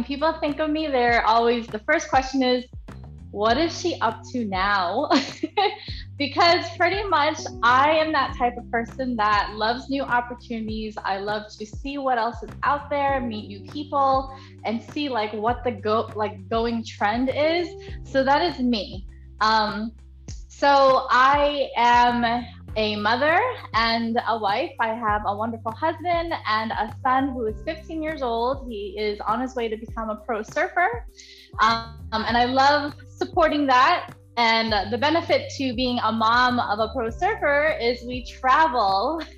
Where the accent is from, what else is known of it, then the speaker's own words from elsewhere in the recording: Queens, New York, United States; born there; And I was born in Queens, New York.